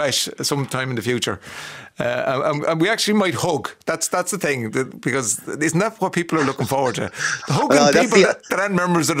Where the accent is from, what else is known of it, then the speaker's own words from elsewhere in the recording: Bessborough, Munster, Ireland; born there; I'm 50 years of age. I was born in Bessborough, like PJ.